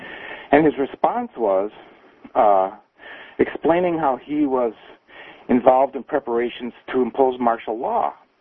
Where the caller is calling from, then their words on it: Jefferson, Wisconsin, United States; Jefferson, Wisconsin.